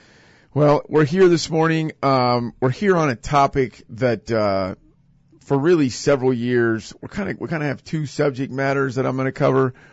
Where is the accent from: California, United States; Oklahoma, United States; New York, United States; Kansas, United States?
Kansas, United States; Hutchinson; Every time I say my hometown, it really means Hutchinson, Kansas